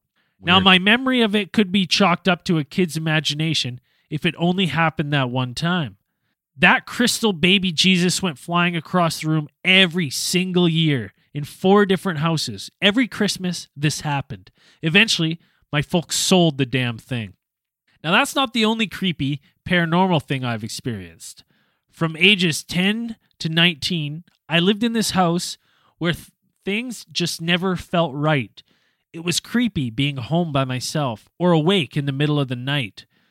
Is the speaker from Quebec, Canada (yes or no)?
no; West Kelowna, British Columbia, Canada; Like my parents' home that I grew up in West Kelowna there